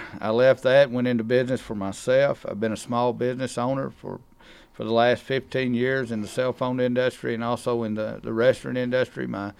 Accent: Kentucky, United States; I love Western Kentucky. I'm very deep rooted there. Growing up in McCracken County, I learned at a young age what faith, family, and hard work was all about.

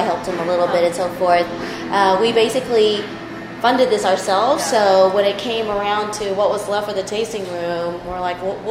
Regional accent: Vietnam; English is a second language; also born or lived in Boston / New Orleans; now in Dallas, United States; I'm actually originally from Vietnam, but since moving to the States, I've lived in like Boston, New Orleans, Dallas

